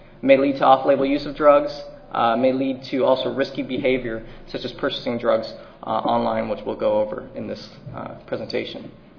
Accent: California, United States; I'm from California, so I came ill-prepared to come to D.C. with hardly any winter clothes

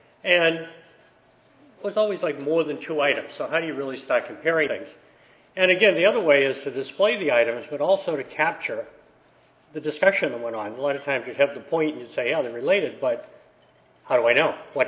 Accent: East Coast, United States; I'm from the East Coast, so it feels like it's almost time for lunch right now.

